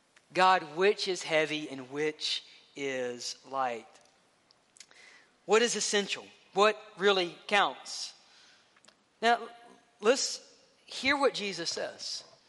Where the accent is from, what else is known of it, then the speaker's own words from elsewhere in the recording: Mississippi, United States; I grew up in Mississippi.